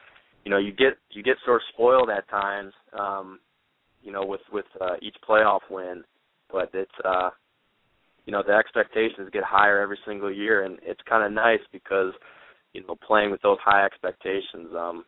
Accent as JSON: {"language": "English", "town": "Chicago", "region": "Illinois", "country": "United States", "said": "Well, I'm from the Chicagoland area, so it'd be the Chicago Bears."}